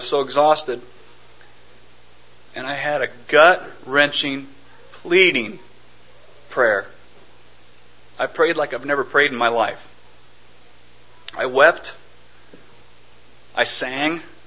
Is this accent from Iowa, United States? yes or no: yes; Iowa, United States; I love coming back home. You know, we were gone for almost 20 years. I was always from Iowa.